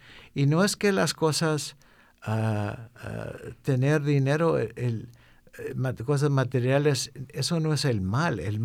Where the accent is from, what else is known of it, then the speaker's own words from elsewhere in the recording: Texas, United States; Y yo nomás, siendo del sur de Texas